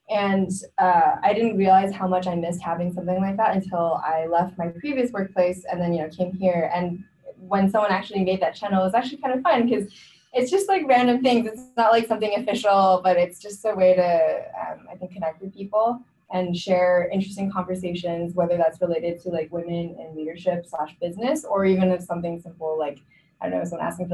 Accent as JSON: {"language": "English", "region": "California", "country": "United States", "said": "I'm from the Bay Area. Went to UCLA for undergrad."}